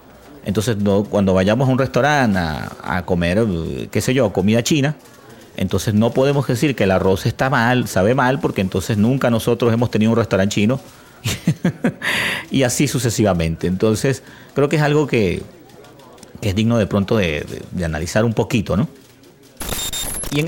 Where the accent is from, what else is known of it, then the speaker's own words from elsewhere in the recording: Venezuela; Son bastante económicos aquí en mi país, en Venezuela.